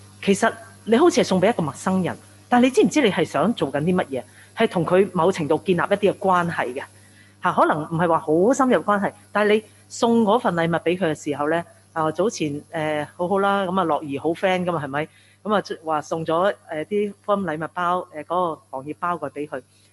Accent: Hong Kong; 而家要揾個人，我哋香港人肯夠膽劏只雞嘅

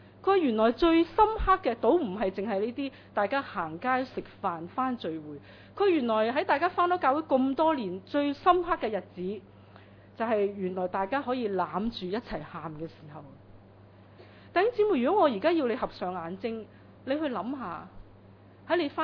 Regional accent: China; 我們中國人呢有些說話呢都挺誤導

